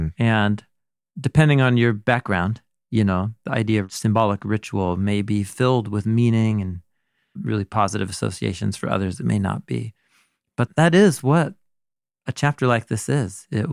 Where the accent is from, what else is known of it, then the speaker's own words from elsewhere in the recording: United States; I've always thought this interesting, you know, growing up in America